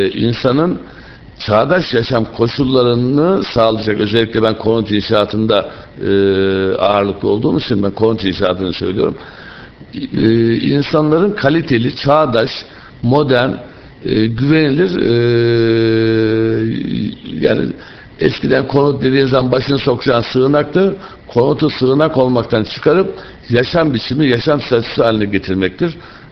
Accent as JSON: {"language": "Turkish", "region": "Black Sea Region", "country": "Turkey", "said": "Karadenizliyim. Karadeniz insanının o mücadeleci ruhunu, genlerini bütün şeyime taşıyorum."}